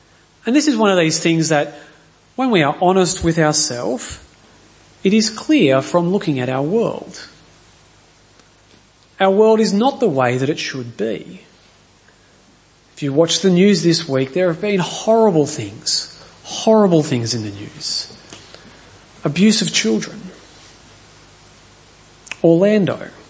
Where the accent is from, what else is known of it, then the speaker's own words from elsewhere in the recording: New South Wales, Australia; born there; since I was born in New South Wales, I've got no choice but to be a Blue